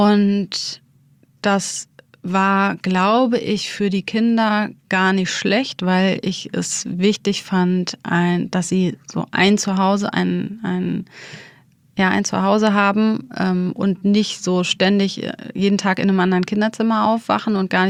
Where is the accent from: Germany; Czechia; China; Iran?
Germany; North Rhine-Westphalia; Wir sind beide aus NRW